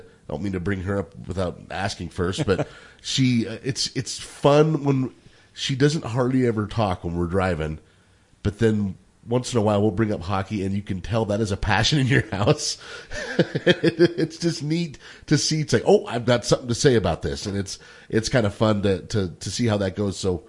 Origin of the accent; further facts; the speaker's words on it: Wyoming, United States; I've often had that thought growing up in Western Wyoming